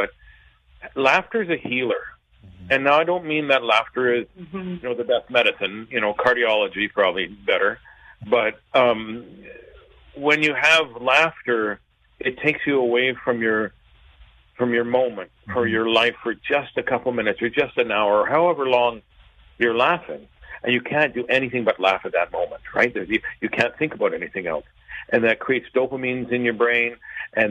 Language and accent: English; Regina, Saskatchewan, Canada; born there; I love Regina because I was born in Regina. When I got to Regina, I went to Regina and moved to Saskatoon. Then I was mad. I wasn't in Regina anymore.